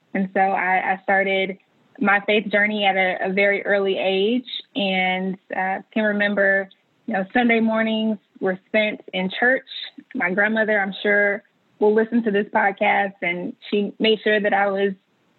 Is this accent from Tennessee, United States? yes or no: yes; Nashville, Tennessee, United States; accent: southern drawl; also born or lived in Mobile, Alabama; So I was born in Mobile, Alabama, which you may be able to pick up on a little bit of a southern draw, but born in Mobile and raised primarily in Nashville, Tennessee